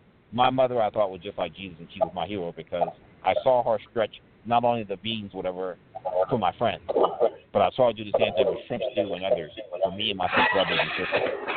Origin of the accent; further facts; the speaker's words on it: Louisiana, United States; when I was a young boy growing up in Louisiana